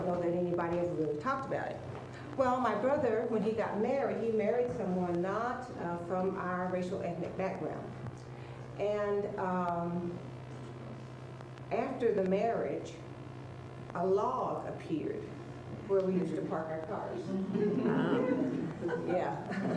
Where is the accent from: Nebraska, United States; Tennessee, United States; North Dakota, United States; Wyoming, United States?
Tennessee, United States; Philadelphia; I grew up in Tennessee, a real small town called Philadelphia, Tennessee, near Knoxville, the Smoky Mountain area.